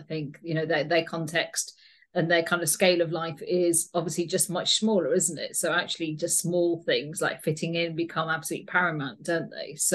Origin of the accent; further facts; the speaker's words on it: Bradford, Yorkshire and the Humber, United Kingdom; growing up in Bradford